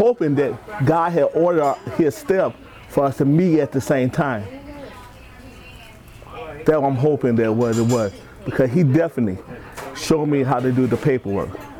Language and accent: English; Hammond, Indiana, United States; Even though I grew up in Hammond, with races. I felt more racist at Inland than I did in Hammond.